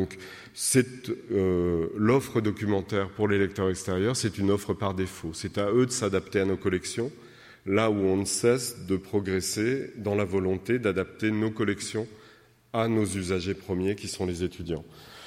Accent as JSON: {"language": "French", "town": "Lyon", "region": "Auvergne-Rhône-Alpes", "country": "France", "said": "parce que je suis lyonnais d'origine."}